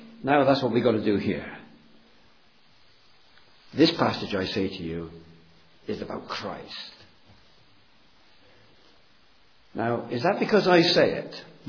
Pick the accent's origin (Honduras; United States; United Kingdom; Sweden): United Kingdom; Bristol, South West England; I come from Bristol, you see, and the word dap is a very potent word in the Bristol area, very local.